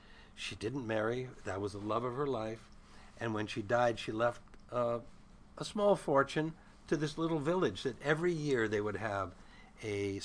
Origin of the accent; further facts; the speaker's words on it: St. Paul, Minnesota, United States; also born or lived in Austin; And then was sort of reared in St. Paul and then went to high school in Minneapolis. So.